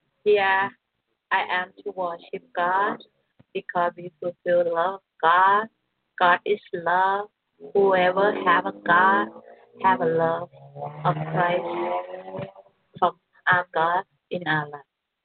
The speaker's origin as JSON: {"language": "English", "country": "Thailand", "second_language": "English", "said": "Let me speak in Thai a little bit because I'm from Thailand. I speak two languages."}